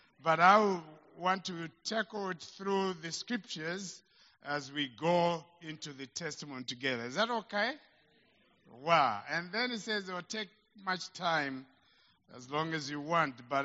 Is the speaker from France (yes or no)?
no; Zimbabwe; born there; I was born in Zimbabwe from a Malawian father and a Zambian mother. So, born in Zimbabwe, Malawian father, Zambian mother.